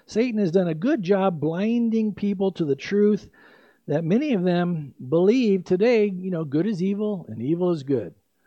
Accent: San Diego, California, United States; I've experienced fires like that growing up in San Diego.

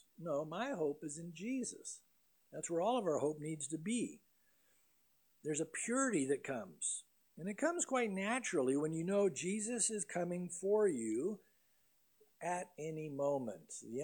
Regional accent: San Diego, California, United States; I grew up in San Diego. I surfed a lot.

